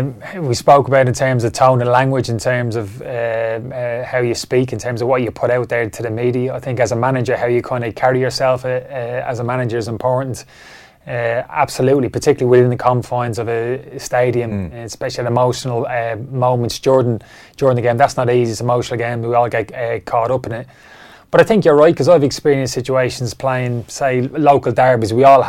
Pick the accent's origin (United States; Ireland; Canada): Ireland; now in United Kingdom; in terms of my situation being an Irish man